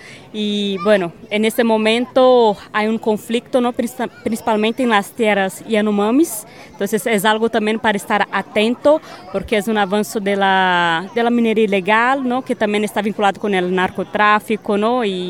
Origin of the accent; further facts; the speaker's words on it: Belo Horizonte, Minas Gerais, Brazil; vengo del estado de Minas Gerais, soy de la ciudad de Belo Horizonte y estoy hoy viviendo en la región del norte de mi estado.